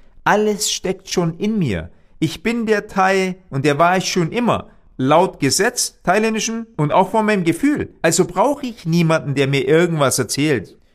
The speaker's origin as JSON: {"language": "German", "country": "Germany", "said": "Ich bin Deutscher und ich habe ja auch einen deutschen Pass, auch wenn mein Vater Thailänder ist. Habe ich immer das Gefühl gehabt, ja, ich bin zwar biologisch halb deutsch, halb Thai"}